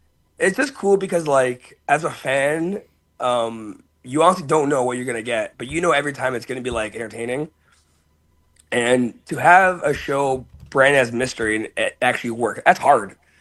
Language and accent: English; Hamilton, Ontario, Canada; And being a part of A1 is cool because A1 is my home. Like, I'm from Hamilton. Like, A1's my home promotion.